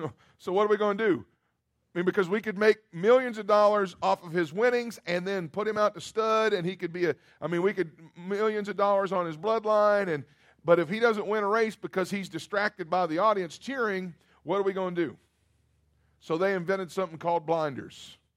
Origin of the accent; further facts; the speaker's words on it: Kentucky, United States; Now, I grew up in Kentucky